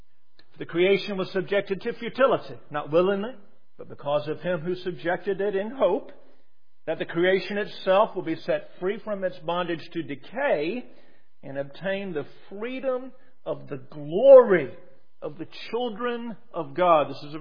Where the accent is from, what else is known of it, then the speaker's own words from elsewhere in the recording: Atlanta, Georgia, United States; And over the years, since I grew up in Atlanta, its international population has grown significantly